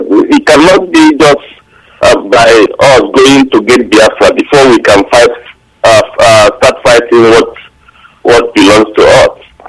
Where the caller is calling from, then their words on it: Sweden; I'm calling from Sweden.